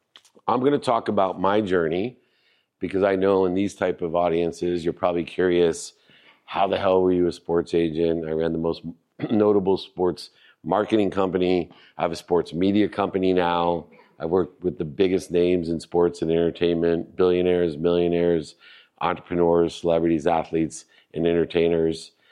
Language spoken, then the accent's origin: English; San Diego, California, United States; I grew up here in San Diego, went to Patrick Henry High School, grew up in San Carlos, used to come up here to the arcade and play.